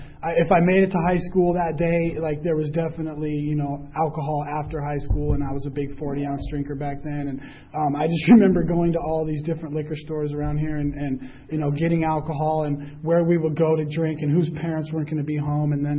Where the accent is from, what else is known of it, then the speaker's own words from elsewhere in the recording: La Mesa, California, United States; I grew up over here in La Mesa, and then in between Tijuana and La Mesa is where I lived, and then at like 16 or 17 years old, I moved downtown, and I lived downtown and on 10th and Market around that area